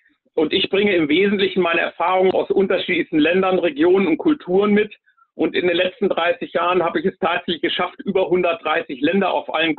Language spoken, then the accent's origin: German; Bielefeld, North Rhine-Westphalia, Germany; ich bin 55 mittlerweile schon, kaum zu glauben. Ich komme eigentlich aus Bielefeld in Ostwestfalen